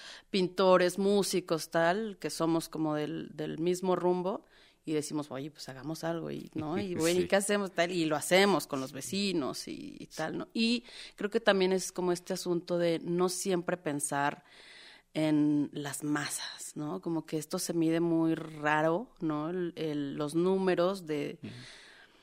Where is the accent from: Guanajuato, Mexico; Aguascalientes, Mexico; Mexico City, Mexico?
Mexico City, Mexico; Iztapalapa; yo soy de la periferia, yo soy de Iztapalapa